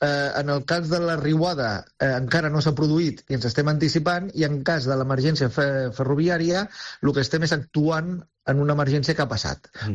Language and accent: Catalan; Girona, Catalonia, Spain; O sigui, jo soc de Girona, no?